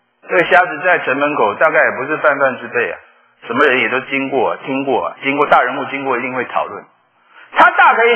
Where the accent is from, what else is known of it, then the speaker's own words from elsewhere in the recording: Taipei, Taiwan; 因为我是台北人啊